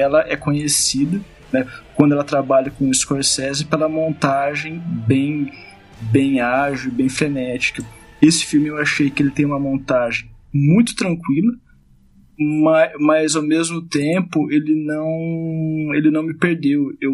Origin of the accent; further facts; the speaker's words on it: Paraná, Brazil; Foi lá no interior do Paraná, lá na minha cidade. Mas eu era molecote, tinha acho que 19 anos